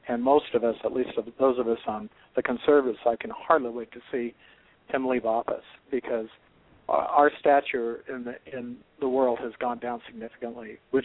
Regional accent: Great Falls, Montana, United States; I was born and raised in Great Falls, Montana, which I talk quite about in this book.

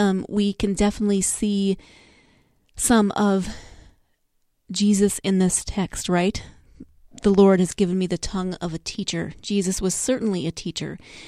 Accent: Montana, United States; I grew up in Montana, so it was never warm for sunrise service.

